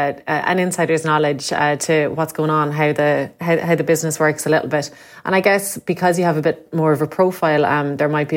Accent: Limerick, Munster, Ireland; So I'm from Limerick and would have lived there for the first 18 years of my life. Lisnagrai, it's about 20 minutes outside the city on the Dublin side.

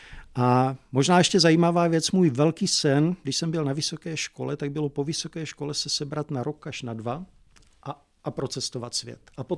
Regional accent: Velké Meziříčí, Vysočina Region, Czechia; já jsem vyrůstal vlastně na Vysočině, v malém městě, velké Meziříčí

